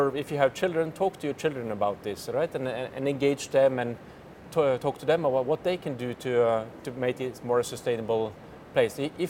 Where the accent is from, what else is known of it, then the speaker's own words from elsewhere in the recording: Norway; On electromobility, my home country, Norway, is the global leader.